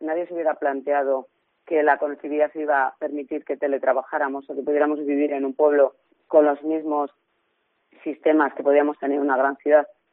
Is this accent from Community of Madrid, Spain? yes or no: no; Bernardos, Castile and León, Spain; En Bernardos, en mi pueblo, en enero este año se ha desplegado